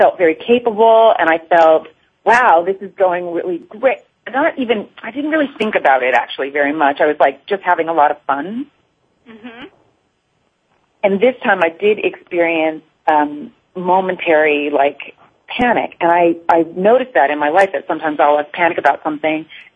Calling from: Yonkers, New York, United States; I'm calling from Yonkers, New York.

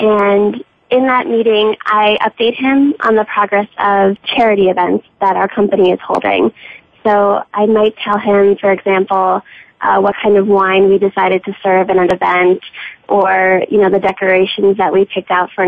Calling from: Manhattan, New York, United States; I'm calling in from Manhattan, and I have a question about listening at work.

